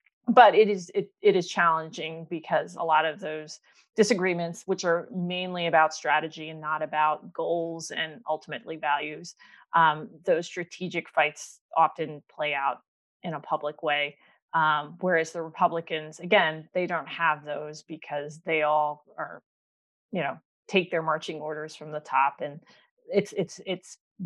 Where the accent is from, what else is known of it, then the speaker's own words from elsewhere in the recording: Pennsylvania, United States; So I'm originally from Pennsylvania.